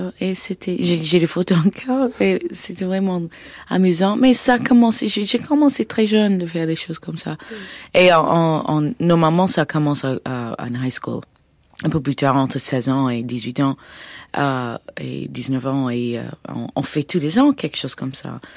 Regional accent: Rochester, New York, United States; French is a second language; also born or lived in Indiana, Pennsylvania; Je suis né à Indiana, Pennsylvania, où mes parents étaient étudiants. Et nous avons habité pas très long à Pennsylvania, dans une petite ville où mon père a commencé d'être professeur. Et après, nous étions vraiment à Rochester, New York, où j'étais vraiment tout le temps à Rochester.

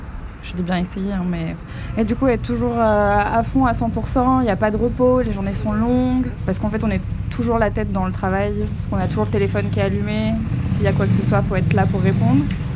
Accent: Saint-Gilles-Croix-de-Vie, Pays de la Loire, France; now in Paris, France; De Vendée, d'un petit village qui s'appelle Saint-Gilles-Croix-de-Vie, au bord de la mer.

